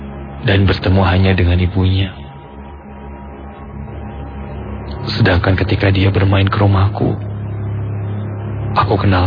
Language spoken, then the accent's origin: Indonesian; Palu, Central Sulawesi, Indonesia; Kejadian ini bermula ketika aku di bangku SMP. di tempat kelahiranku, di Palu.